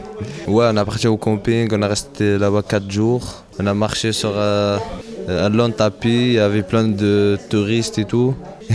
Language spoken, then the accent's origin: French; Tunisia; now in Le Vigan, France; j'ai 17 ans. Et je viens de la Tunisie, je suis ici en foyer, j'habite au Vigan